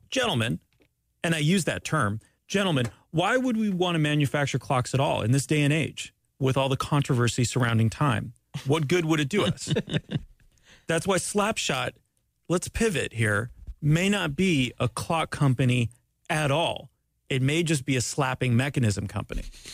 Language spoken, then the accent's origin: English; Canada; I'm Canadian, by the way.